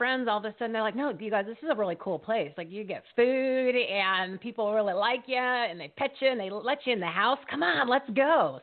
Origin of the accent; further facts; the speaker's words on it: New Jersey, United States; moved away; I'm originally from New Jersey, so I know good Italian food.